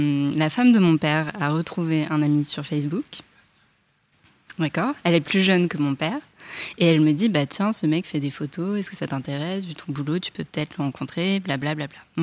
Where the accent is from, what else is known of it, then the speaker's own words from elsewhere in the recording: Paris, Île-de-France, France; j'ai 30 ans, je vis en banlieue, je suis parisienne